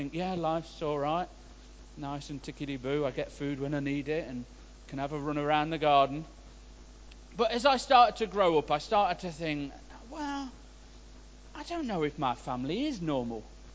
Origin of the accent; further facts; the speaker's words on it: Mansfield, East Midlands, United Kingdom; Now, I was born in Mansfield, born and bred.